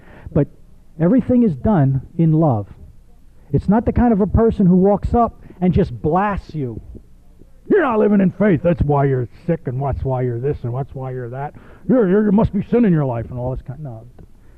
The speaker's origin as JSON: {"language": "English", "region": "Northeast", "country": "United States", "tie": "born or raised there", "said": "I remember in school I had a Greek professor growing up in the Northeast"}